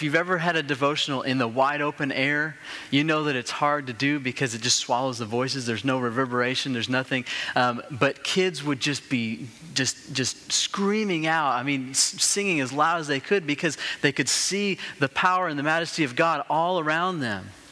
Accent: Colorado, United States; You know, I grew up in Colorado.

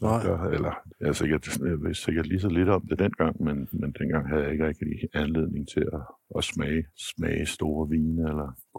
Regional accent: Jutland, Denmark; da jeg var dreng og boede i Jylland

